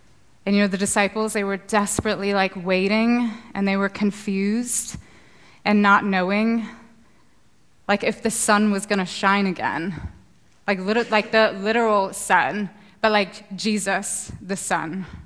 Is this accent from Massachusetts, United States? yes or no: no; Florida, United States; Because I am from the Sunshine State in the States. I am a Florida girl through and through.